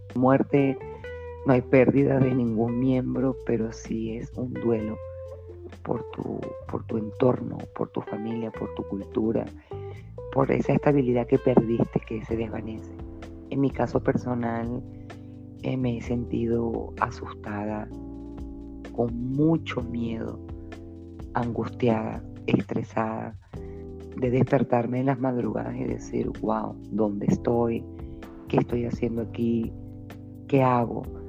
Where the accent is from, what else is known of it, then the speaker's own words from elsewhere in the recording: Venezuela; Y pienso que nosotros como venezolanos tenemos que agradecer a todos esos países que nos han abierto las puertas